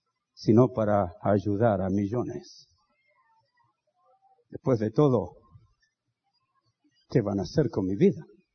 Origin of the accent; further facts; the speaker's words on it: Chile; now in United States; me subí a un taxi en Santiago de Chile, en mi país, iba hablando con el taxista y me dice, ¿usted es chileno? Sí, no puede ser, sí, su acento está medio raro, sí, pero... Me dice, ¿y qué hace? Bueno, digo, yo vivo en Estados Unidos.